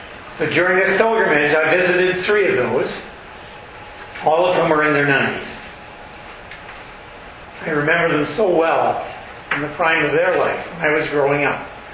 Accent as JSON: {"language": "English", "town": "Thunder Bay", "region": "Ontario", "country": "Canada", "tie": "born or raised there", "said": "This is the first time that I've returned to my hometown, Thunder Bay, Ontario, when I didn't own a piece of property."}